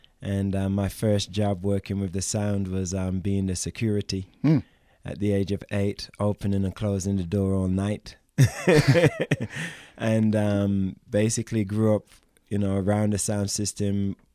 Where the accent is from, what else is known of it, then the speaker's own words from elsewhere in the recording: London, United Kingdom; born there; I was born in London. My dad was from Jamaica, Kingston, Jamaica.